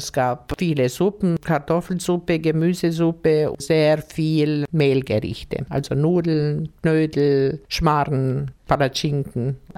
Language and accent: German; Bogarosch, Timiș County, Romania; Bei uns in Bogaros gab es weder das Eiertixen noch die Mädelspritze.